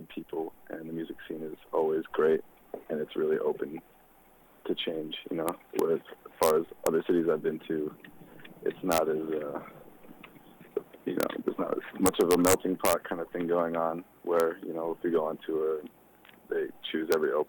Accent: Hopkins, Minnesota, United States; Growing up in Minneapolis, actually, kind of was like my second raising, like after I left my parents' house, and everyone that I met in Minneapolis that I hadn't known in Hopkins

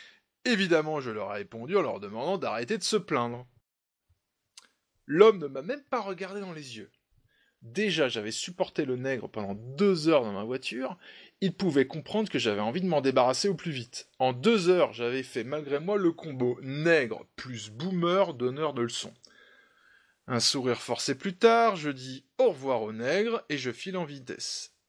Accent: France; born there; now in Toulouse, France; J'ai donc effectué un trajet entre mon lieu de résidence en région toulousaine et ma région natale à environ 200 km.

